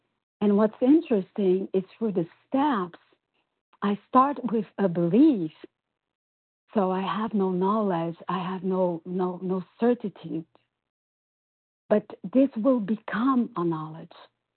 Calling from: Brazil; I'm calling from Brazil.

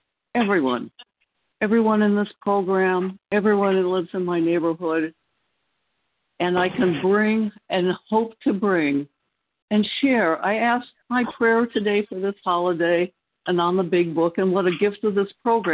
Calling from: North Carolina, United States; I'm calling from North Carolina.

